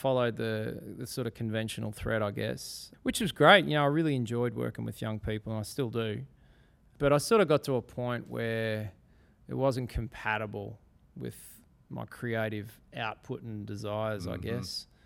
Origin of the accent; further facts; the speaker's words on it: Ellerslie, Victoria, Australia; I mean, growing up in Ellerslie, where I grew up, I just wanted to be in the best darn cover band that Warrnambool had ever seen, you know?